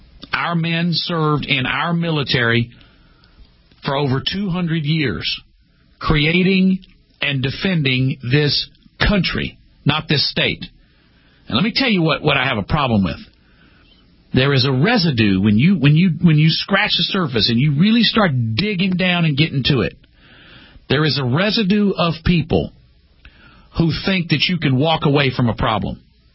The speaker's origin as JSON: {"language": "English", "country": "United States", "said": "I'm an American. I love this country."}